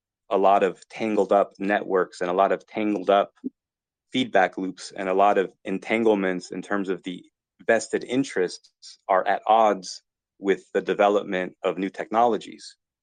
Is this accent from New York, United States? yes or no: no; Los Angeles, California, United States; Like, I'm from Los Angeles, and a lot of my friends were doing things in different parts of Hollywood as well.